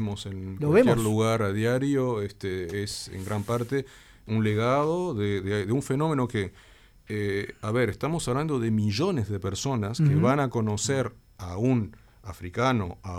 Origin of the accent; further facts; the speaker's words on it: Uruguay; Nosotros en este momento, como uruguayos